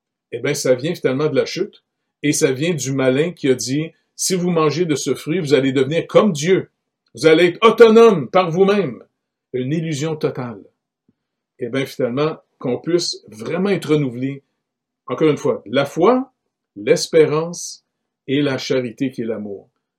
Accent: Canada; Je suis Canadien, je suis né là-dedans. On m'a mis de l'eau sur la tête quand j'étais bébé. Et puis, j'ai été à messe quand j'étais petit.

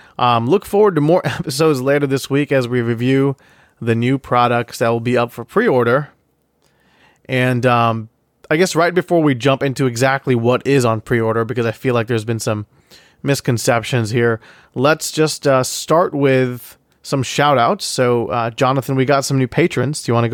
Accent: India; I'm Indian

